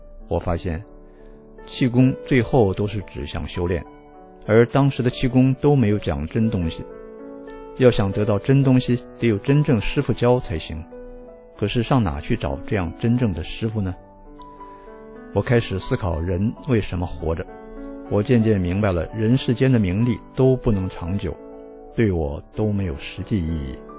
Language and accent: Chinese; Northeast China, China; born there; 我出生在中国的东北农村一个普通的小村庄，那时我家的生活条件是很清苦的，经常搬家，没有一个固定的住处。